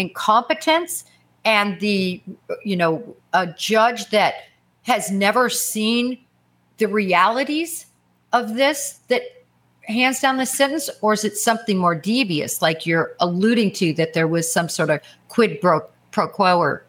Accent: Kansas, United States; also born or lived in Nebraska; now in Oklahoma, United States; Well, Tony, in this part of the country in Oklahoma, and I was raised in Kansas and Nebraska.

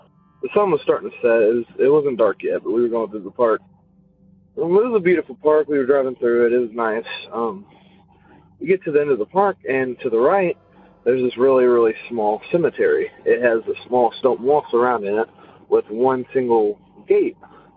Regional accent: Louisville, Kentucky, United States; Hey, this is … I'm from Louisville, Kentucky.

